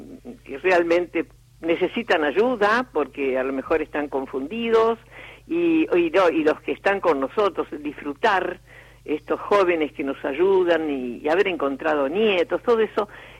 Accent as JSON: {"language": "Spanish", "region": "Buenos Aires", "country": "Argentina", "said": "porque en esta ciudad yo no nací, yo nací en Buenos Aires, soy porteña"}